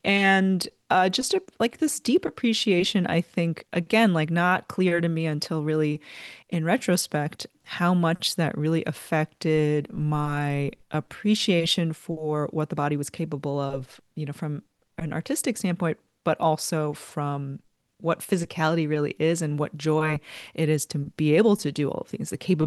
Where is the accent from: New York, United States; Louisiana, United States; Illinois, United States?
New York, United States; born or raised there